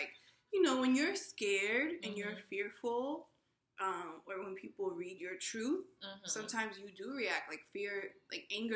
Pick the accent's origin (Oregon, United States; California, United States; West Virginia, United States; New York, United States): New York, United States; New York City; I grew up in New York City, girls would kiss on the cheek